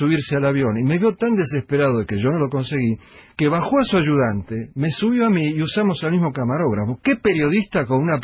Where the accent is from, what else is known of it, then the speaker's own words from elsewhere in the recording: Argentina; Y yo estaba feliz como argentino y me quería matar como periodista